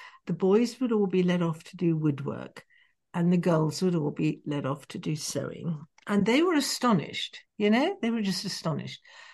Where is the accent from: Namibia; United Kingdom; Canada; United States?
United Kingdom; England; now in Scotland, United Kingdom; being English in Scotland was most unpleasant. Mrs. Thatcher was driving the poll tax through. And if you even opened your mouth with an English accent, you're in trouble.